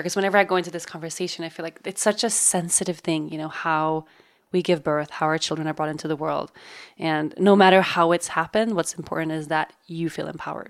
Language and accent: English; Sweden; English is a second language; in my home country of Sweden, for instance, home birth is barely exists.